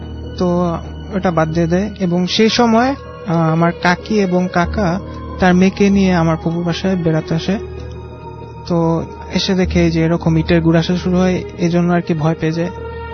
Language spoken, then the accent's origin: Bangla; Dhaka, Dhaka Division, Bangladesh; লালবাগ থেকে আসছি।